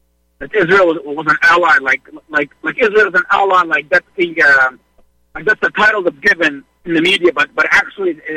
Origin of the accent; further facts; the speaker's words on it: Canada; like I'm a Canadian nationalist as well, patriot.